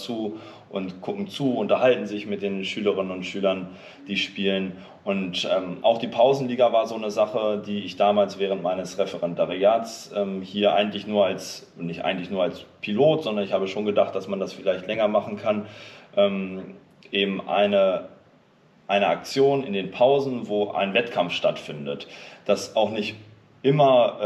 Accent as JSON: {"language": "German", "town": "Garbsen", "region": "Lower Saxony", "country": "Germany", "tie": "born or raised there", "said": "denn also erstmal ist es meine Heimatstadt Garbsen."}